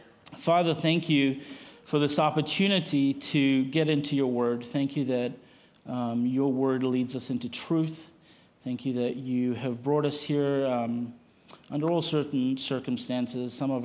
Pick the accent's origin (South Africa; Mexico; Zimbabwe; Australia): South Africa; now in Lansing, United States; southeast, you'll end up in South Africa. And so that's where I'm from, okay? So I am going to use my best American accent to speak to you.